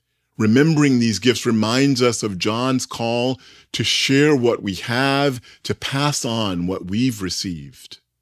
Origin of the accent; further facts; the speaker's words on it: Southern United States, United States; Growing up in the South as a queer Black boy in the 1970s, letting my softness be known was anything but safe.